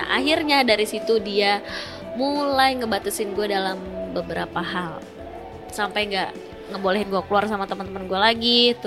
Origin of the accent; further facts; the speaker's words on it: West Java, Indonesia; Gue Sunda.